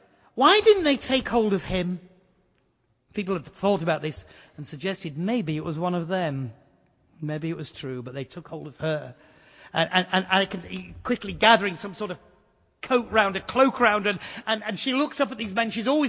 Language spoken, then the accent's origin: English; Yorkshire and the Humber, United Kingdom; I come from Yorkshire in the northeast. We've always been rivals with Lancashire on the northwest.